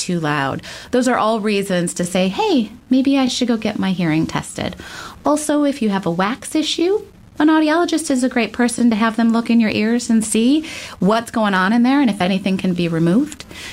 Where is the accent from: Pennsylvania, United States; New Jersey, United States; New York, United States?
New York, United States; Buffalo; I'm an East Coaster, so I came from Buffalo, New York, moved out to the West Coast